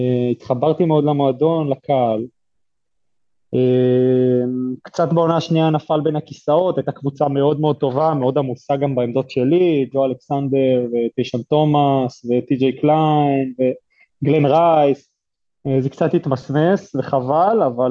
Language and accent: Hebrew; Shoham, Central District, Israel; אני במקור משוהם, אז כאילו גם זה שינה אצלי חלק מהתפיסה, לגור לבד